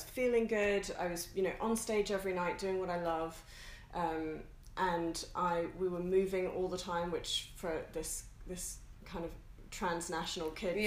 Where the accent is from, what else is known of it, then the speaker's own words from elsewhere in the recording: Hong Kong; also born or lived in New Zealand / Australia / London; now in United Kingdom; I'm from Hong Kong originally. I lived in New Zealand and Australia and the UK. I most recently moved over from London.